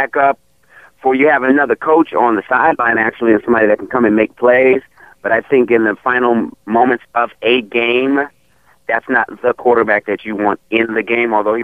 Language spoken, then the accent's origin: English; Washington, District of Columbia, United States; I'm from Washington, D.C. My team is the Minnesota Vikings.